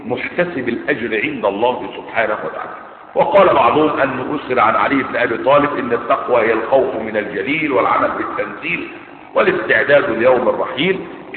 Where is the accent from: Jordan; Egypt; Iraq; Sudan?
Egypt; اما اللي على الساحه عندنا في مصر هنا قالوا فلان وفلان